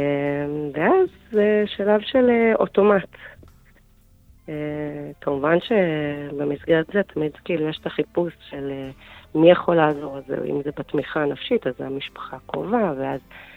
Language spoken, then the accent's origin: Hebrew; Jerusalem, Jerusalem District, Israel; אני ירושלמית, נשואה, יש לי 4 ילדים.